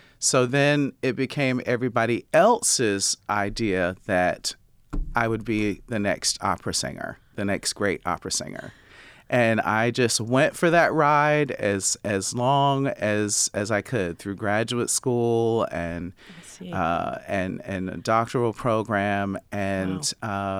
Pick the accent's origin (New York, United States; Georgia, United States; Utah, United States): Georgia, United States; Rome; I grew up in Rome, Georgia, and it was a wonderful but rather conservative town. And my family's still there